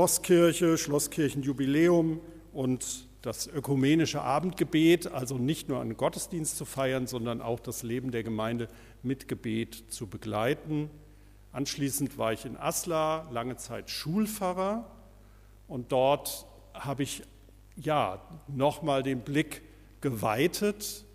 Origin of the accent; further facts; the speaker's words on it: Koblenz, Rhineland-Palatinate, Germany; Ich bin ursprünglich rheinischer Pfarrer. Ich komme aus Koblenz